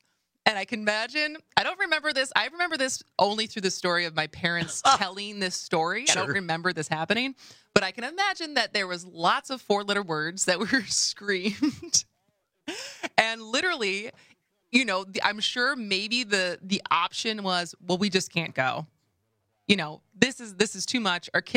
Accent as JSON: {"language": "English", "town": "Madison", "region": "Wisconsin", "country": "United States", "tie": "born or raised there", "said": "And our house growing up in Madison, our driveway was pretty steep and kind of curved."}